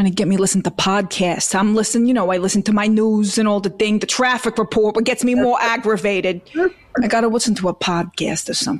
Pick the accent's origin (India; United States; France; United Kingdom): United States; New York; I'm from New York, but that's good.